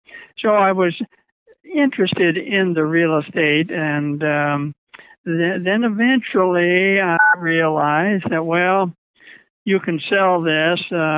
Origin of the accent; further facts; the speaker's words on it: Redding, California, United States; I was raised around Reading, but I left. That's how I ended up coming back after I spent time in the Army in lighting in Sacramento and then eventually working my way back. But I was raised in Reading.